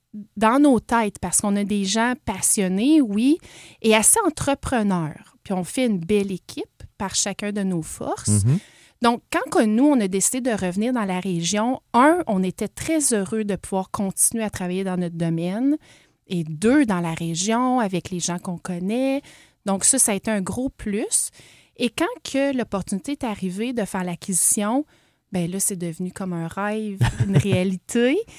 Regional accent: Gatineau, Quebec, Canada; T'sais, moi et Samuel, on vient de la région de Gatineau.

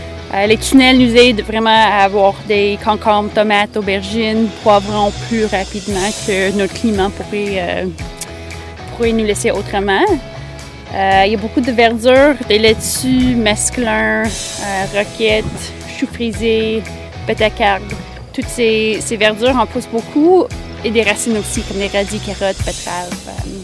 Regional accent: Manitoba, Canada; moi, j'ai grandi au Manitoba. Donc, on n'est pas natif de la région.

